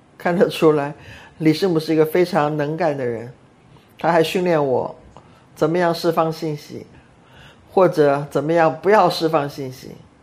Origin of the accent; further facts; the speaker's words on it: China; first language Cantonese; Chinese is a second language; now in United States; 我是中国人，但是我都忘了中文了。来到美国这么多年，那时候已经有来了美国几十年了，都忘了我的中文，